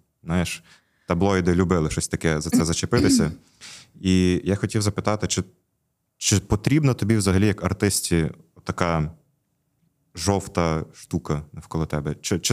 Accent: Lviv, Lviv Oblast, Ukraine; Бачиш, я львів'янин

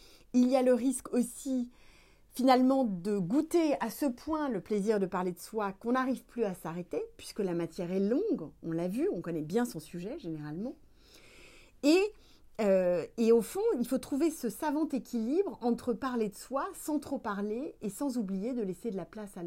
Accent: Tourcoing, Hauts-de-France, France; born there; je suis née à Tourcoing il y a 47 ans.

